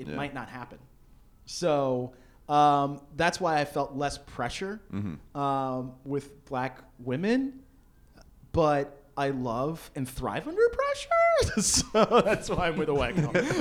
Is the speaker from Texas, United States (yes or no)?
yes; Dallas, Texas, United States; I grew up in Texas, in Dallas, Texas, in the suburbs of Dallas, which was like